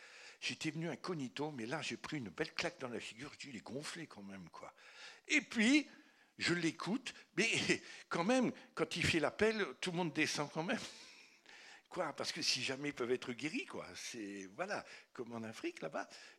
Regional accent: France; Mais on est français, quoi.

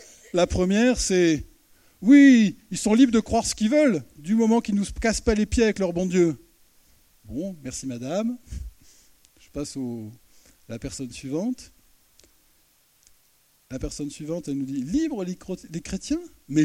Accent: France; Chez nous, en France, c'est le contraire.

